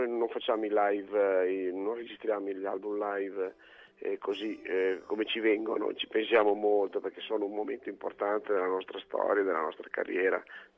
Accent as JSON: {"language": "Italian", "town": "Bertinoro", "region": "Emilia-Romagna", "country": "Italy", "tie": "born there", "also_born_or_lived": "Vignola", "lives_now": "Bologna, Italy", "said": "io sono nato in Romagna, Bertinore, provincia di Forlì, sono vissuto a Vignola e adesso vivo a Bologna, per cui cioè, io rappresento proprio l'Emilia Romagna in tutti i suoi aspetti"}